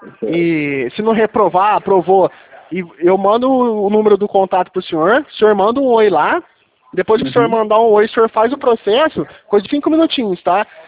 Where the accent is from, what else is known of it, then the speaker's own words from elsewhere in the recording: Franca, São Paulo, Brazil; A gente aqui é de Franca, eu sou do estado de São Paulo, mas a gente é do interior.